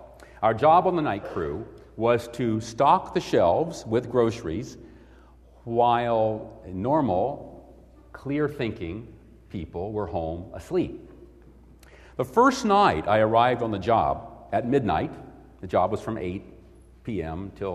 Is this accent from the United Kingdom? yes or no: no; Northern United States, United States; Well, I was from the North. They were from the South. I was a college boy. They were not, nor did they have any desire to be. I had no Southern accent.